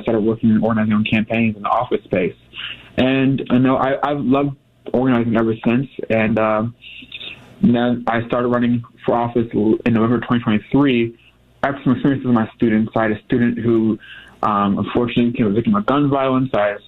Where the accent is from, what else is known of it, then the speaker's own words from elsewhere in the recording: St. Louis, Missouri, United States; I'm originally from St. Louis and was born actually right down the street from Ferguson.